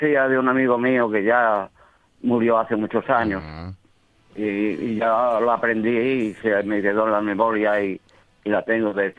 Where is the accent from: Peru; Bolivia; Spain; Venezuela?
Spain; Badajoz, Extremadura; now in Alicante, Spain; Aquí en Alicante, aunque soy extremeño de Badajoz, pero vivo aquí ya de hace muchos años.